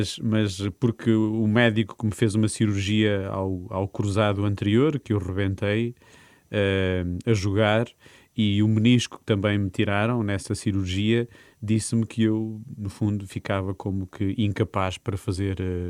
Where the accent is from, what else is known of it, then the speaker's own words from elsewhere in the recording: Norte, Portugal; E sem dúvida que a minha infância em Trás-os-Montes foi importante